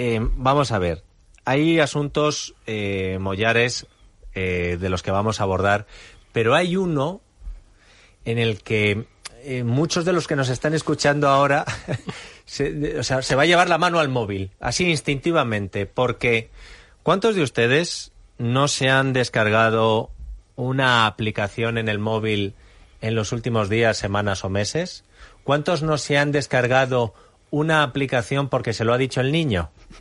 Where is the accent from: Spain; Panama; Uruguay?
Spain; Bilbao, Basque Country; also born or lived in Madrid; No, por supuesto, yo soy de Bilbao. Los de Bilbao somos de donde queremos.